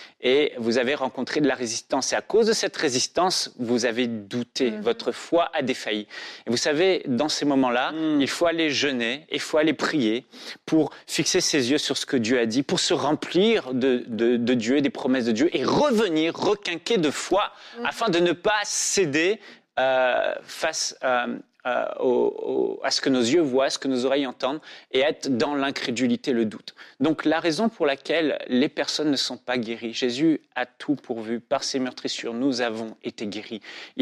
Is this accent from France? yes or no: yes; Réunion, France; Je viens de l'île de La Réunion, par exemple.